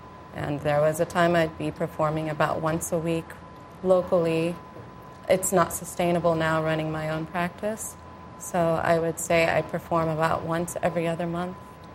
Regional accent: United States; Absolutely, and I was raised in America.

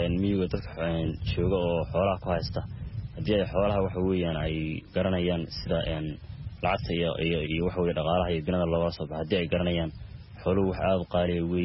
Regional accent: Bocaame, Sool, Somalia; born there; waxaan ku dhashay aagga magaalada Boocaame waxaana ka mid ahay xoolo dhaqatada ku nool aagga magaalada Boocaame.

